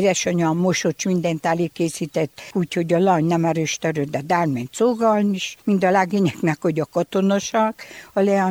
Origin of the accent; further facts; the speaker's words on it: Dănești, Harghita, Romania; Csíkdánfalván születtem, 75 éves vagyok.